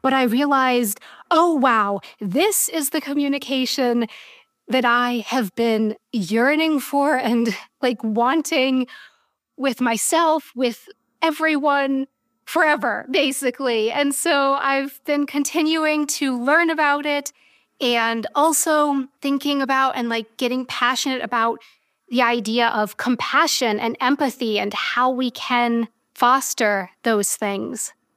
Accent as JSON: {"language": "English", "country": "United States", "lives_now": "Germany", "said": "I talk mostly about my experience as an American living here in Germany."}